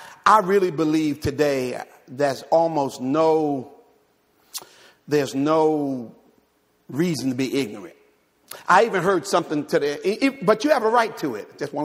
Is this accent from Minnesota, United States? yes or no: no; Jersey City, New Jersey, United States; Now, that ain't how I talk. I'm from Jersey City.